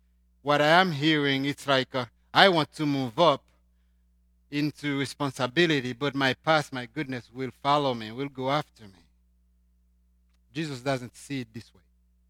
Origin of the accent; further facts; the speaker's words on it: Haiti; accent: Haitian; English is a second language; And my heavy accent, my Haitian look, my everything, my age, my non-experience. I had nothing to prove because I lived in Haiti for a long time.